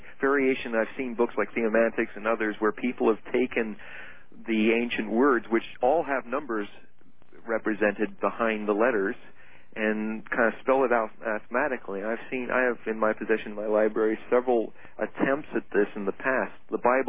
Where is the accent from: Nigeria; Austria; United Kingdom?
United Kingdom; England; I had to assume that just because I'm English doesn't mean that he was that interested in English variations of anything.